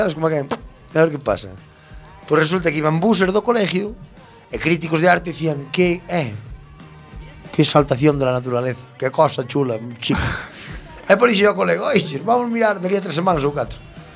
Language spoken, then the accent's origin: Spanish; Basque Country, Spain; Somos vascos, joder.